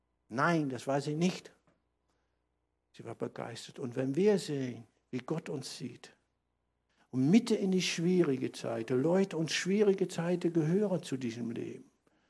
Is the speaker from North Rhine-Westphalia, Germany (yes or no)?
yes; North Rhine-Westphalia, Germany; Bei uns in Münsterland wird das zum Teil noch richtig groß gefeiert.